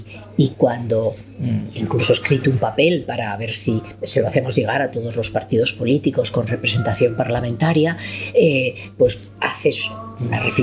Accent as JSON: {"language": "Spanish", "country": "Spain", "said": "A mí lo que más me gustaría como española"}